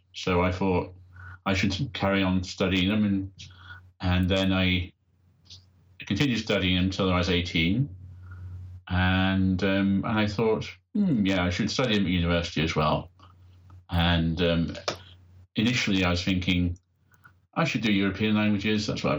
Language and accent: English; North West England, United Kingdom; first language English; I grew up in Lancashire in the northwest of England, and my native language is English. I started learning foreign languages at secondary school from the age of 11. My first language was French, and then the following year I started on German